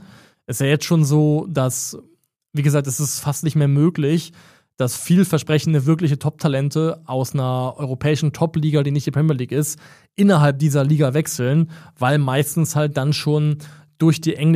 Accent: Baden-Württemberg, Germany; Ich komme aus der Heidelberger Gegend

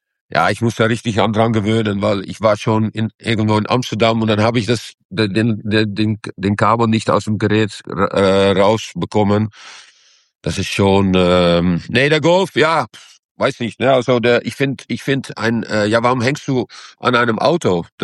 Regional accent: Anderlecht, Brussels-Capital Region, Belgium; born there; first language French; German is a second language; Ich bin in Anderlecht geboren und meine ersten Wörter waren Französisch. Weil da wurde Französisch gesprochen.

